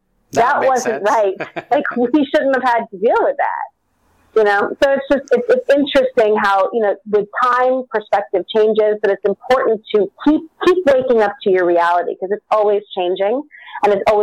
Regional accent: New York City, New York, United States; I grew up in New York City, and I was always told that I could do whatever I wanted.

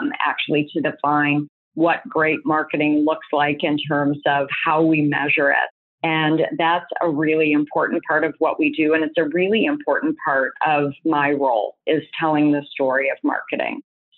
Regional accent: United States; even coming from Canada to the US, you know, and I'm American.

